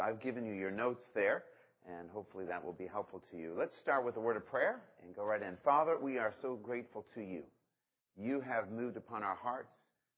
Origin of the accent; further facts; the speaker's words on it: Chesapeake, Virginia, United States; I come from Chesapeake, Virginia